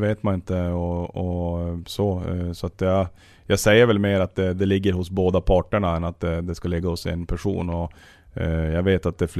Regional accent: Luleå, Norrbotten County, Sweden; now in Örnsköldsvik, Sweden; Nej, men alltså, jag kommer från Luleå och där är jag uppvuxen.

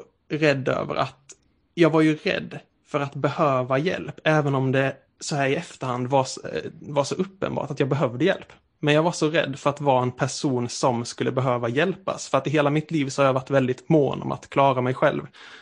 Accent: Asarum, Blekinge, Sweden; moved away; Men när jag kom till Lund så hamnade jag i en väldigt annorlunda situation än vad jag hade varit i hemma i Asarum. För att hemma i Asarum, det är väldigt... Ja, får man säga lantligt

